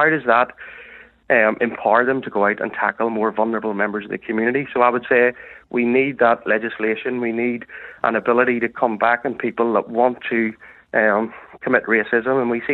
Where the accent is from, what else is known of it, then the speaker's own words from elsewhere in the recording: Northern Ireland, United Kingdom; I see myself very much as Northern Irish. I just happen to have more pigment in my skin.